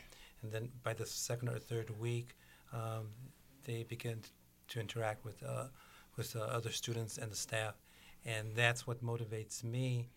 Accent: Racine, Wisconsin, United States; also born or lived in Twin Cities; Well, I was born and raised in Racine, but I lived 30 years in the Twin Cities, and in August it'll be 5 years that I've been back.

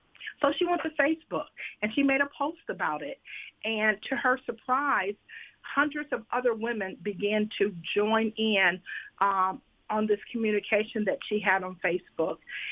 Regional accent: Racine, Wisconsin, United States; also born or lived in southern Indiana / Louisville; And so I grew up in Racine. I did move away for about 13 years, even though I lived in southern Indiana at that time and also in Louisville, Kentucky.

